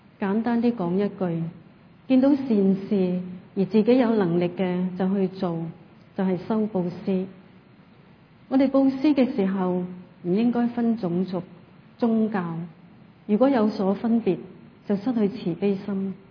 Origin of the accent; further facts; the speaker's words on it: Hong Kong; 我们香港人印象最深刻的应该是几个月前的沙疫症